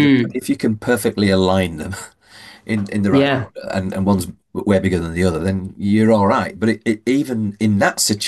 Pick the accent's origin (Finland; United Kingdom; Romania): United Kingdom; Yorkshire and the Humber; I'm a Yorkshireman with formerly of a Scottish mother.